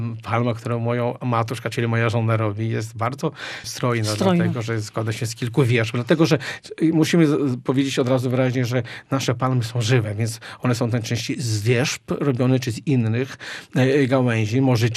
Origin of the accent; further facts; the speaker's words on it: Białystok, Podlaskie Voivodeship, Poland; born there; Nie tylko, ja się urodziłem w Białymstoku.